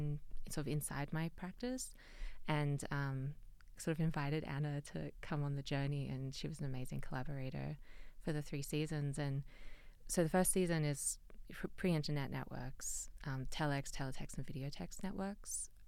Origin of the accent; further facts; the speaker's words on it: Australia; I'm from Australia, but my dad is Chilean and was a political refugee. And so I'm sort of second generation of that heritage.